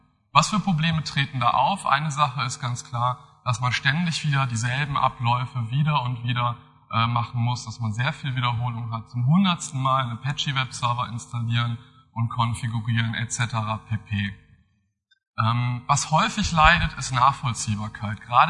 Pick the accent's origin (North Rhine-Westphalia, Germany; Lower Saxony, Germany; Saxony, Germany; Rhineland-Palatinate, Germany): North Rhine-Westphalia, Germany; Bonn; Ich komme aus Bonn.